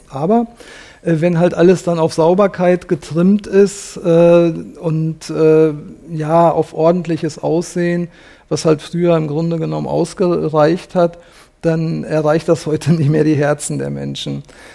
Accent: Dortmund, North Rhine-Westphalia, Germany; born there; moved away as an adult; Ich habe in Dortmund, meinem Geburtsort, eine Ausbildung zum Landschaftsgärtner gemacht

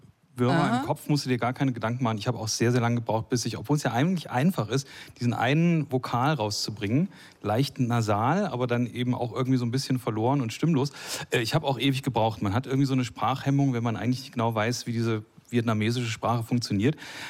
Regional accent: Germany; Ich war Zonenrandgebiet Wessi, aber immerhin doch noch Wessi. Also 6 Kilometer vorm Zaun quasi groß geworden.

